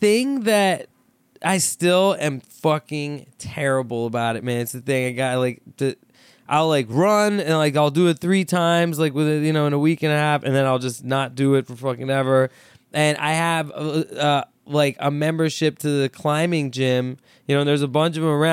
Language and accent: English; Thailand; I'm Pakistani. And we get hairy at like 7.